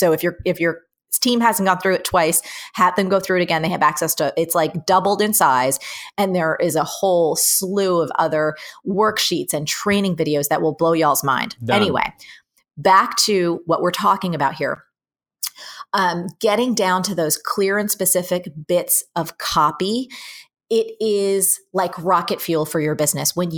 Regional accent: New Jersey, United States; I'm from New Jersey. This is how I roll.

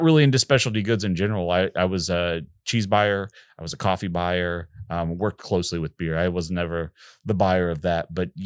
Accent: Midwest, United States; But I am from the Midwest, so

